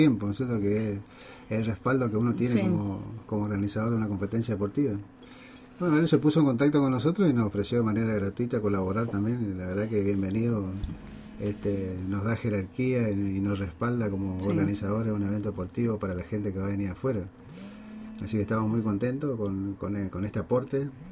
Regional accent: Paso de los Libres, Corrientes, Argentina; Yo soy nacido acá en Paso del Libre, soy malcriado

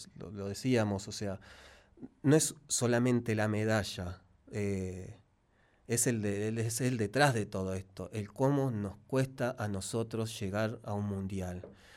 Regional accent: Zapala, Neuquén, Argentina; moved away; yo volví hace un par de años a Zapala, después de 20 años casi de estar fuera. Y volví a mi localidad donde yo nací, donde yo me crié

